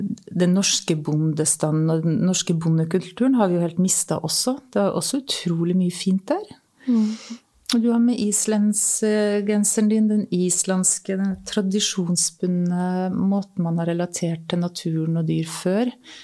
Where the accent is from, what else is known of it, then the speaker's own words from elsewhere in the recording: Kristiansund, Møre og Romsdal, Norway; for jeg vokste opp i Kristiansund, som er Nordvestlandet, men det er jo ikke Arktis akkurat.